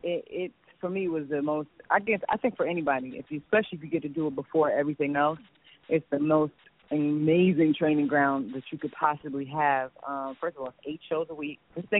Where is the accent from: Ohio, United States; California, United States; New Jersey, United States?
New Jersey, United States; Orange; and, you know, I'm from Orange, New Jersey. So I just lost it